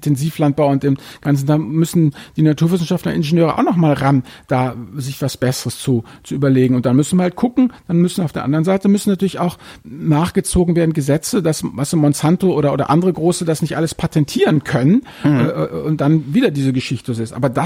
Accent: Hamburg, Germany; ich muss jetzt hier mal als Hamburger doch mal hier ein maritimes Beispiel bringen.

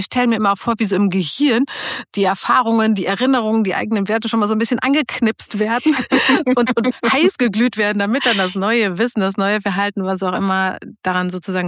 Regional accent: North Rhine-Westphalia, Germany; ich komme aus Ostwestfalen, da ist dieses Anderssein und Introvertiertsein vielleicht nochmal besonders ausgeprägt.

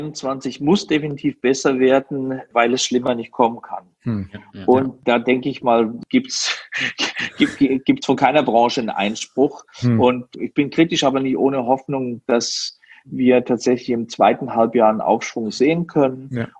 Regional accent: Switzerland; nicht nur als Schweizer, sondern eben auch mit Berlin im Hintergrund

